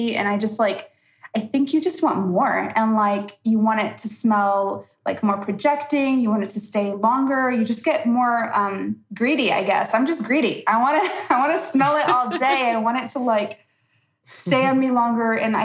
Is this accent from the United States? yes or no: yes; United States; Like I am Middle Eastern by background and I was born and raised in the States. My parents were Iraqi immigrants.